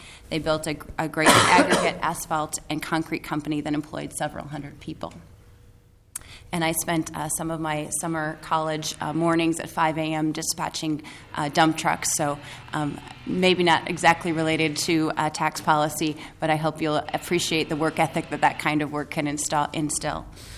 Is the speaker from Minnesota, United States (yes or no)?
yes; Minnesota, United States; I grew up in Benton County, between St. Cloud and Foley on Highway 23.